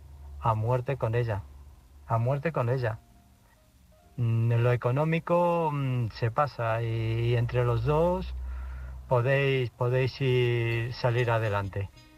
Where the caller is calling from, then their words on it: Illescas, Castilla-La Mancha, Spain; de Illescas.